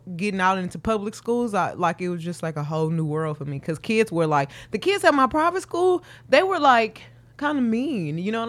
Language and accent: English; Houston, Texas, United States; I'm from Houston, Texas.